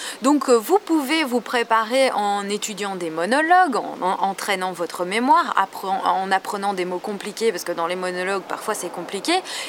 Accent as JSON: {"language": "French", "country": "France", "accent": "French", "said": "un petit peu comme moi ici, j'ai un accent français"}